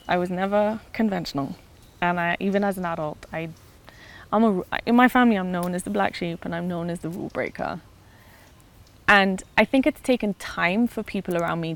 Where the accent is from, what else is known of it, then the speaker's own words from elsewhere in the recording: Kenya; And as a Kenyan, it bugs me to my bone to see Kenyans, even athletes, who used to run barefoot, now running with modern day footwear